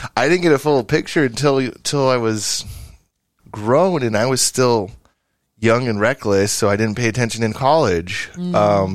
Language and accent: English; Santa Cruz, California, United States; It's amazing, too, when you leave Santa Cruz, like, where are you guys from? Oh, we're from Santa Cruz.